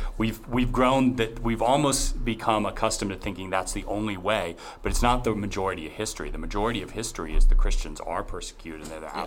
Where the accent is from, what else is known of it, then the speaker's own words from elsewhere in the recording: United States; so I'm an American, I was born an American, God decided I was going to be an American.